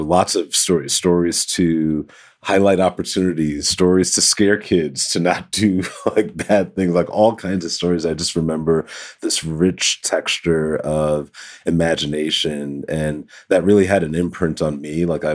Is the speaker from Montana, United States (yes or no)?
no; New York City, New York, United States; Yeah, so I am from New York City. I grew up in the Bronx, New York, the boogie down Bronx.